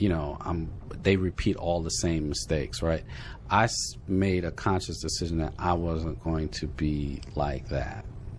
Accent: New York, United States; I guess growing up in New York, is that everyone who was the man on the block, everyone was trying to take them down a notch.

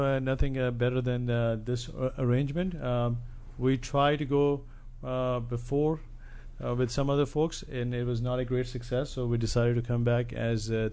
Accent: Chandigarh, India; now in United States; I grew up in the northern part of India, in a town called Chandigarh.

